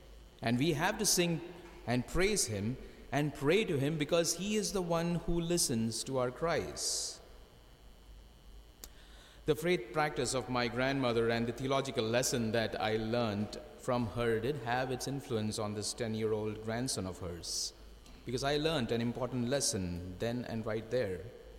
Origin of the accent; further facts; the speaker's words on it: Mumbai, Maharashtra, India; English is a second language; itself to the big city of Mumbai where I lived. By the time I reached this native place of mine where my mother tongue was spoken, I found that there was no running water, there was no electricity.